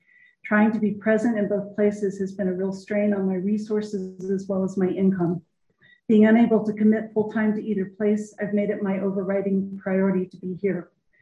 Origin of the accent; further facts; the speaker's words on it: Albuquerque, New Mexico, United States; I hail from Albuquerque, New Mexico, and have explored, lived in, and loved the desert and mountain Southwest all my life.